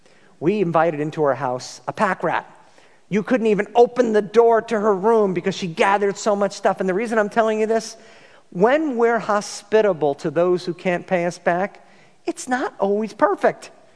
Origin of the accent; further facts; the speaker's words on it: Huntington, New York, United States; So if I take you back in time, I grew up in Huntington.